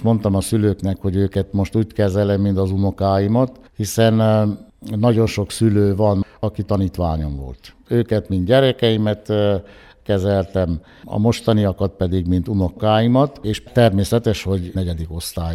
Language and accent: Hungarian; Brețcu, Covasna, Romania; Én Kovászna megyéből, Berecből származom, a szülői ház ott van. Gábor Áronnak a szülőfalúja